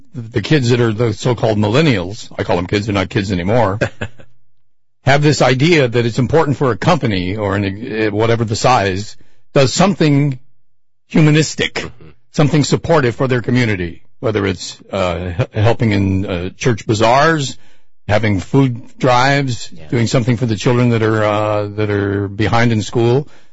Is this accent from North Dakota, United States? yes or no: no; San Francisco, California, United States; the fact that San Francisco has all these gigantic, and that's my hometown, has these gigantic corporations